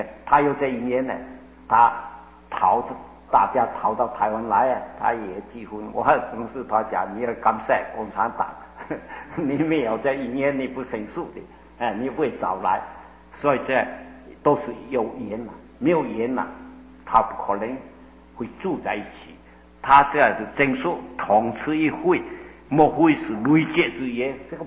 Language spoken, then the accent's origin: Chinese; Guangdong, China; now in Taiwan; 我是广东人啊